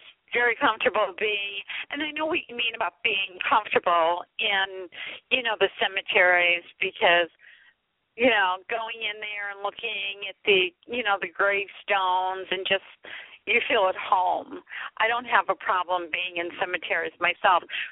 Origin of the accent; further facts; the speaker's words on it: Pennsylvania, United States; I know, where I grew up in Pennsylvania, like when somebody died, we were always the funeral homes and stuff like that.